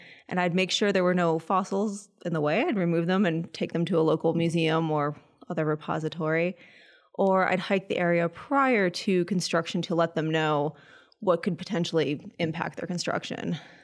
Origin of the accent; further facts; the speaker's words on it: Chicago, Illinois, United States; I grew up in Chicago, where I was really fascinated by fossils as a kid.